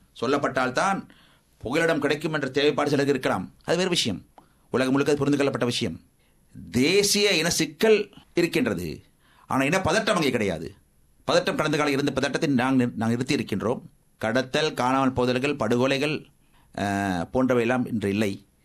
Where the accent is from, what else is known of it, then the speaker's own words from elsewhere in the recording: Sri Lanka; born there; சிங்களத்திலே பிறந்தேன், சிங்களத்திலே வாழ்கின்றேன், நாளை சிங்களத்திலே மடிவேன்.